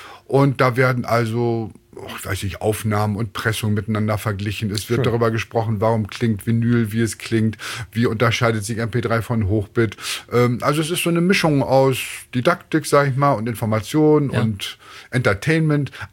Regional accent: Bremen, Germany; Und ich bin in Bremen aufgewachsen, ich bin Bremer.

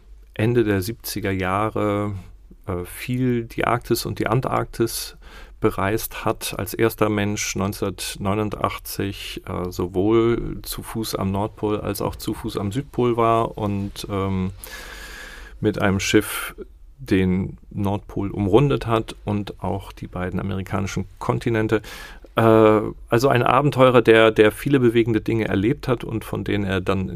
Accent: Hamburg, Germany; Ich bin ja Hamburger und ich lebe seit meiner Geburt hier.

